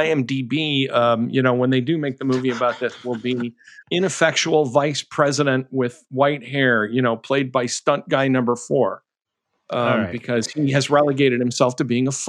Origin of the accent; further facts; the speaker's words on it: United States; as a Christian, as an American, as a citizen, as a father, as a grandpa